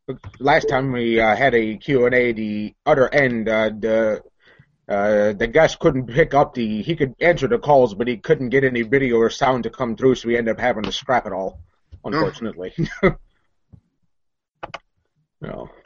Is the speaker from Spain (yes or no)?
yes; Barcelona, Catalonia, Spain; moved away as an adult; also born or lived in Paris, France / Sorrento, Italy; now in United States; For those of you who don't know me, the newer members, I am originally from Barcelona, Spain.